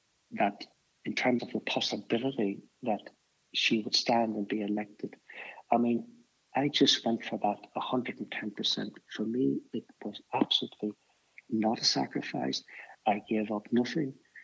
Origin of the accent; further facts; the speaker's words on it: Belfast, Northern Ireland, United Kingdom; growing up in Belfast, that allowed me to stay connected with my Irishness and my nationalism.